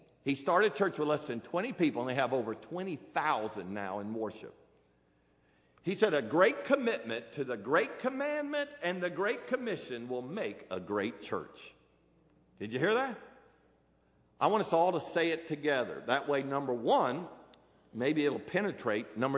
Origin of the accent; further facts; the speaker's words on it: Parris Island, South Carolina, United States; I was raised by a Marine. I was raised on Paris Island. I was raised to be tough.